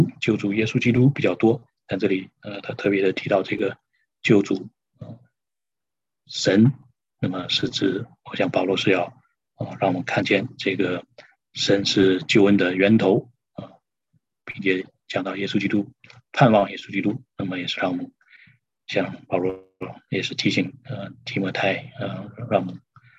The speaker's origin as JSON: {"language": "Chinese", "country": "China", "said": "就像我们中国人也常常讲师父这个父是父亲的父，对不对？"}